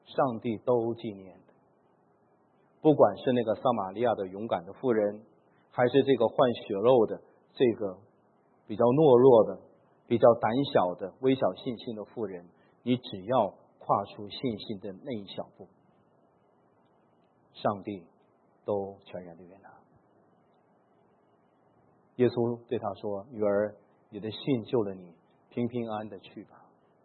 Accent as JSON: {"language": "Chinese", "country": "China", "said": "这个我相信我们中国人都有这个尊敬父母的这种的习俗哈"}